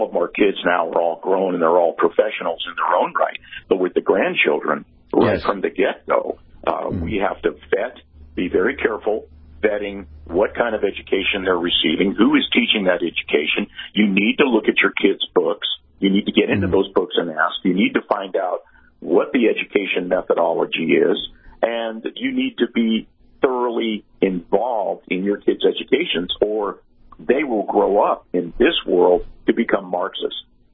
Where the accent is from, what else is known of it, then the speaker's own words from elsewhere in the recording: San Francisco, California, United States; now in Texas, United States; I grew up, was born and raised in San Francisco, did my entire law enforcement career in the San Francisco Bay Area at the San Jose Police Department.